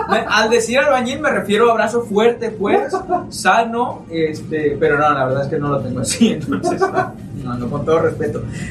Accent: Mexico; Y ya sabes cómo somos los mexicanos, ¿no?

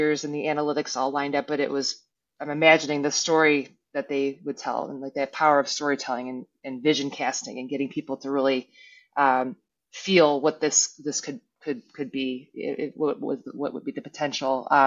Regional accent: Chicago, Illinois, United States; growing up in Chicago, lifelong fan of the Bulls and Michael, Michael Jordan

